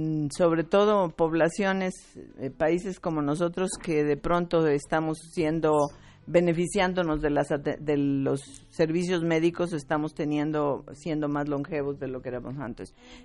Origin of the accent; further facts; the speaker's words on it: Veracruz, Mexico; Porque yo soy de Veracruz.